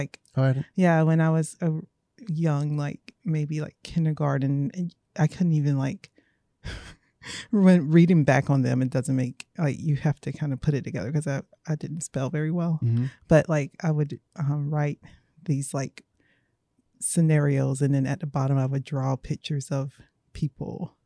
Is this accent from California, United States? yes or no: no; Effingham, South Carolina, United States; I'm from Effingham, South Carolina, really tiny, tiny. It's not even a town. It's more like a community. But I grew up in Effingham. I grew up on a farm with like chickens and dogs and cats and pigs